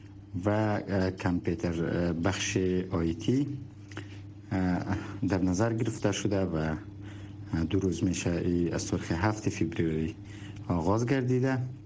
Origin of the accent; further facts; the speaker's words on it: Afghanistan; ما نیروهای افغان هستیم،